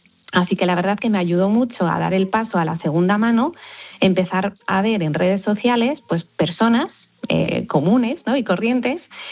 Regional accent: Galicia, Spain; pues es que como buena gallega yo te diré que depende

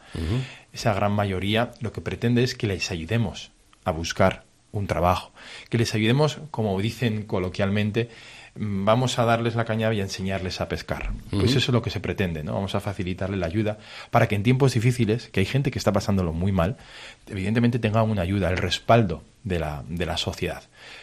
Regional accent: Navarre, Spain; Pero es que ya cuestionarlo es cuestionar nuestra identidad también como navarros.

